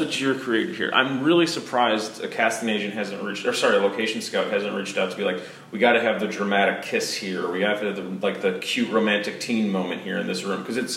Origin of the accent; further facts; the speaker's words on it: Midwest, United States; I'm from the Midwest, ma'am.